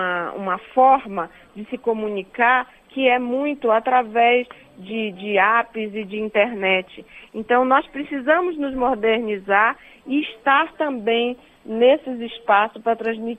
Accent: Amazonas, Brazil; now in Brasília, Brazil; É, só para lhe dizer que eu sou do estado do Amazonas.

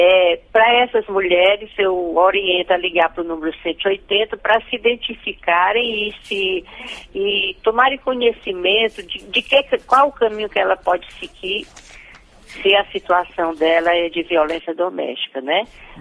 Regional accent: Fortaleza, Ceará, Brazil; Isso, eu sou de Fortaleza, Ceará

